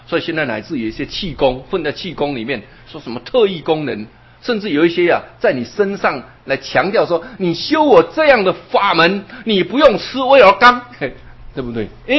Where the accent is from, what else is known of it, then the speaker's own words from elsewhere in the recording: Taiwan; 你看，像我们台湾人都假活佛